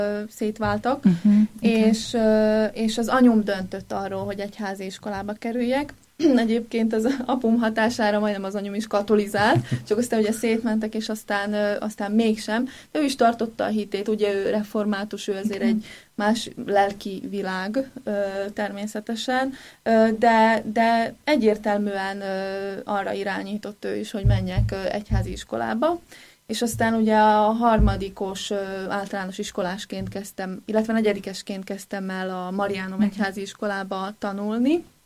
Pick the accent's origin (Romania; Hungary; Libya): Hungary; Komárom, Komárom-Esztergom; born there; 1985-ben születtem Komáromban.